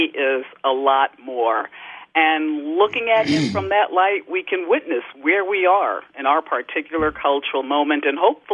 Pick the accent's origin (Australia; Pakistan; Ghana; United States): United States; Harlem, New York; Well, mine was not the glamorous Harlem that we might see today with a Starbucks and a Whole Foods. I was more American Gangster Harlem